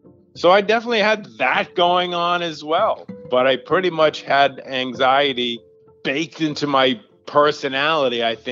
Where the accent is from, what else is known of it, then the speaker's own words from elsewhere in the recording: Long Island, New York, United States; I grew up in Long Island, in suburbia.